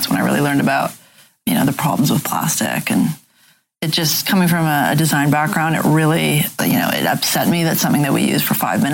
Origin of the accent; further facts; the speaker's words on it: Canada; I'm Canadian.